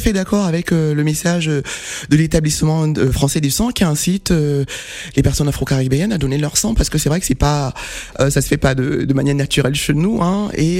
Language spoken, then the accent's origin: French; Cameroon; Déjà parce que je suis camerounaise, hein, il faut le souligner.